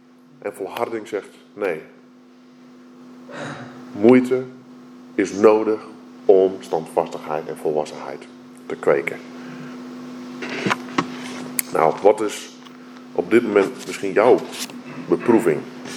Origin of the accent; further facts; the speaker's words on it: Friesland, Netherlands; Ja, ik ben een Fries.